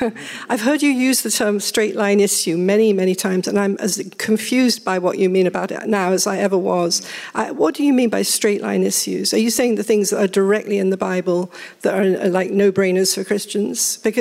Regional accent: United Kingdom; I'm very British.

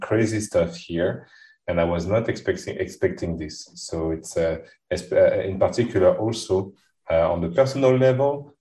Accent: France; English is a second language; now in Mauritius; I was born and raised in France, and then I moved 5 years ago to Mauritius.

